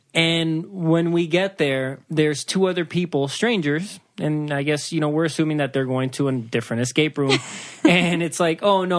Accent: Wisconsin, United States; Maybe a Midwestern thing. I'm from Wisconsin.

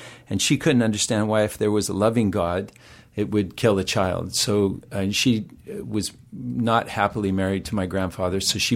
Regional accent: Utah, United States; now in New York City, United States; hay out of my hair from Utah. You know, because when you'd get on the subway and people would say, "Where are you from?" I say, "Oh, I live on the Upper West Side."

